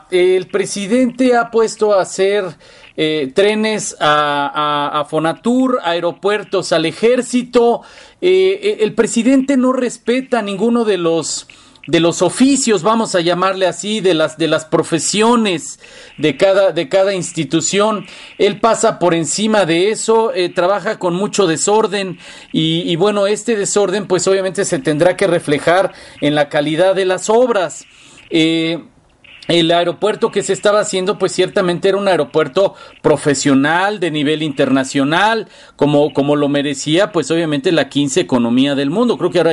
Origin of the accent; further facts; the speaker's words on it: Mexico; aquí en México, que todos lo sabemos, todos los que somos mexicanos lo sabemos